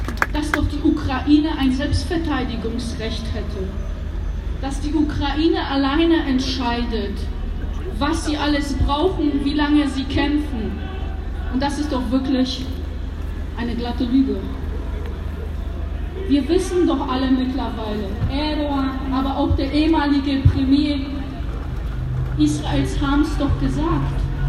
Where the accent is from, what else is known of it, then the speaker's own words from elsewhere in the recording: Poland; Und ich habe es ja vorhin gesagt, ich komme aus Polen.